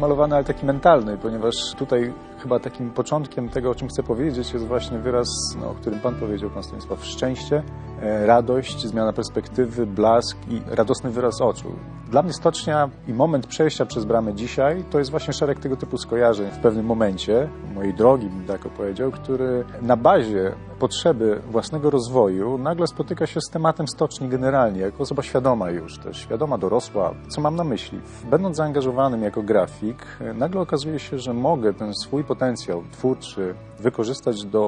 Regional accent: Gdańsk, Pomeranian Voivodeship, Poland; born there; urodziłem się w Gdańsku w roku 80

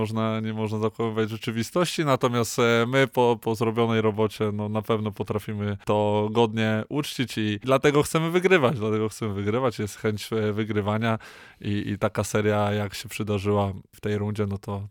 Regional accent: Gdańsk, Pomeranian Voivodeship, Poland; No możemy tutaj gdzieś tak lokalnie patrzeć, tak, pochodzę z Gdańska

